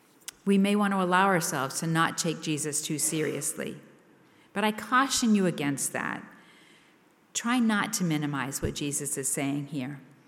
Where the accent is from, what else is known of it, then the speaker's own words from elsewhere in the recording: New England, United States; Growing up in New England, I was by default a Red Sox fan.